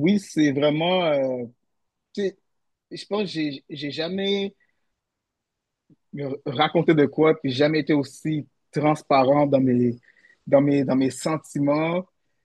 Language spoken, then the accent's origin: French; Montreal, Quebec, Canada; je suis québécois d'origine haïtienne, mais je suis pas très au courant de ma culture haïtienne. On a grandi à Notre-Dame-de-Grâce, c'est anglophone. Puis il y avait des Jamaïcains, mais il y avait pas d'Haïtiens dans le coin.